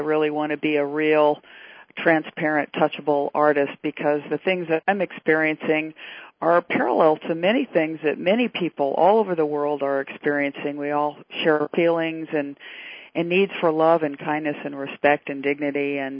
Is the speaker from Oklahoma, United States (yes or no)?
yes; Norman, Oklahoma, United States; born there; also born or lived in Tulsa / Kansas City / Beaumont; Well, I was raised in, I was born in Norman, yeah, Oklahoma. And my dad was an attorney, so we moved to quite a few different places.